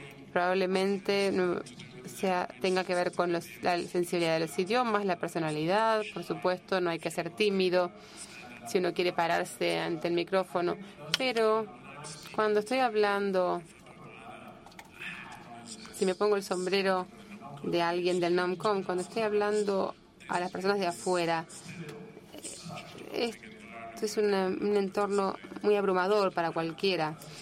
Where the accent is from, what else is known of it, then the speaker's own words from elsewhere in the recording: France; Spanish is a second language; hablando desde mi punto de vista como francés, como empresario francés